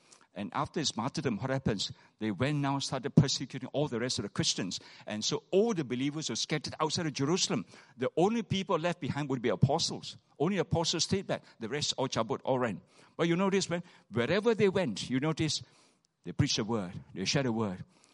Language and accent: English; Malaysia; I'm from Malaysia. All right? I'm a pastor from Malaysia.